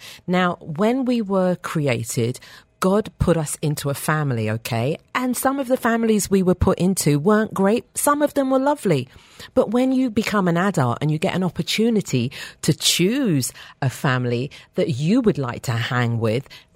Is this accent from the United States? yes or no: no; England, United Kingdom; I'm British